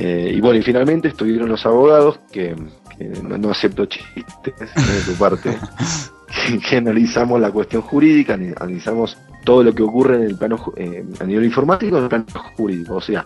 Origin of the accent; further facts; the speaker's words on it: Argentina; por exagerar un poco, como somos argentinos, exageramos siempre